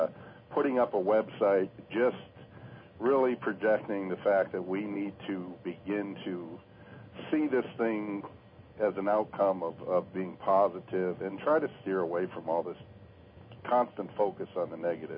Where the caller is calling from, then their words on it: Oswego, New York, United States; I'm calling from Oswego, New York.